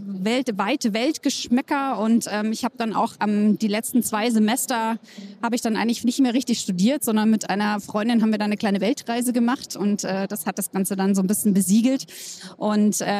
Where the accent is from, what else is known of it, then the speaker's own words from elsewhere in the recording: East Germany, Germany; Ich bin in der DDR aufgewachsen und da durften wir ja eigentlich gar nicht reisen.